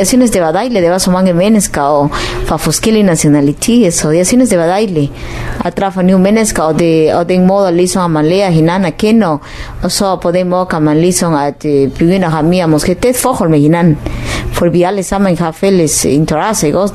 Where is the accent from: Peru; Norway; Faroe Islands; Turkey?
Peru; Lima; born there; Danish is a second language; Vi har quechua og aymara som er sprog også, men selvfølgelig jeg taler mere spansk, fordi jeg blev født i Lima